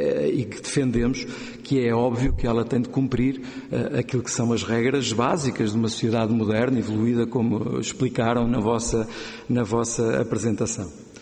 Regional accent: Barreiro, Setúbal, Portugal; Eu sou do Barreiro e, portanto, percebo bem aquilo que dizem

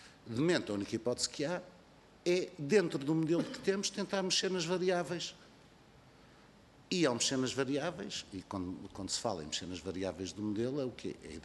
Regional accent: North, Portugal; now in Algarve, Portugal; eu não sendo eleito lá por cima e sendo morando no Algarve há muitos anos, também sou do Norte.

